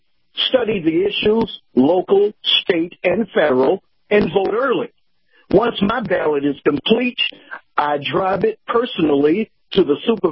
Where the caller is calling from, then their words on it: Wesley Chapel, Florida, United States; from Wesley Chapel and in the West Coast.